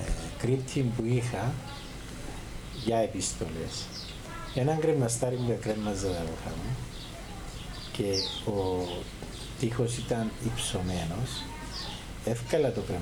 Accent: Kyperounta, Limassol District, Cyprus; εγώ είμαι από την Κυπερούντα.

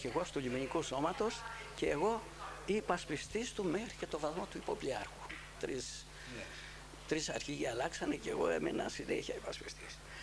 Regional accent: Salamis, Attica, Greece; εμένα, το χωριό μου, η γενέτειρά μου είναι η Σαλαμίνα.

